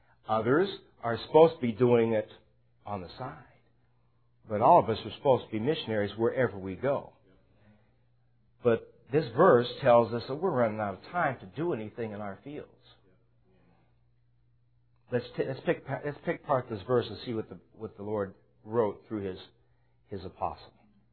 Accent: California, United States; now in San Antonio, United States; I am not from Texas. From the land of steers and queers, but California. So I don't talk like you guys.

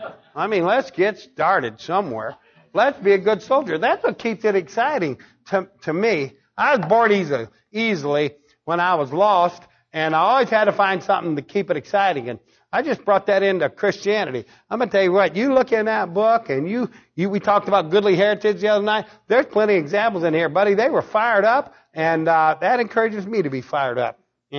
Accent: United States; I'm an American. I got problems, but we're going to work through them. That's the way I was raised

